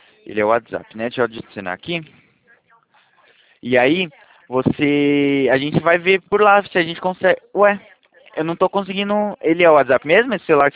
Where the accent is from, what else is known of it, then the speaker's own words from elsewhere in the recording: São Paulo, Brazil; Eu sou aqui de São Paulo, do interior de São Paulo.